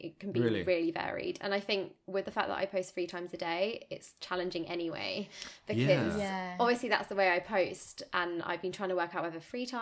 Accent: Brighton, South East England, United Kingdom; and I'm from Brighton.

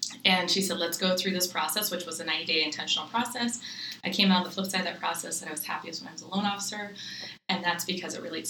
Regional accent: Lakewood, Washington, United States; I grew up south of Tacoma, but I still call myself a Seattleite. So I grew up in the city of Lakewood, Washington.

